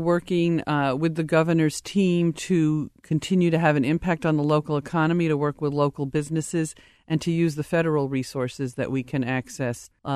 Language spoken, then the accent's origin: English; Rhode Island, United States; And now I have an opportunity to be in my home state and to put some of those best practices into play.